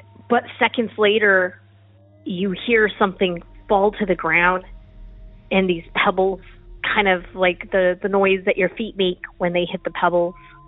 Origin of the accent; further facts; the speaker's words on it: Roswell, New Mexico, United States; I'm from New Mexico, so I know about Dulce Canyon. I know about experiments. I know about all that stuff that happens. And I know obviously about the aliens since I'm from Roswell